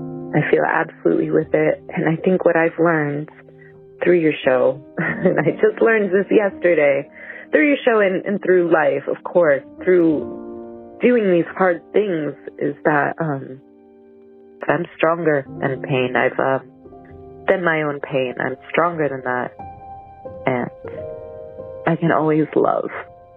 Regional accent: Rhode Island, United States; now in Spain; So my story, 8 years ago, I moved from Rhode Island to Spain, and a big catalyst for that was my mother's drinking.

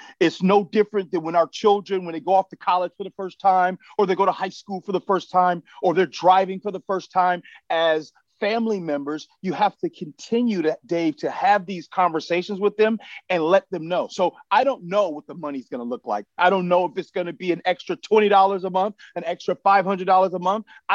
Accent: Midwest, United States; Look, man, I'm from the Midwest. I know what to expect when it comes to Ohio.

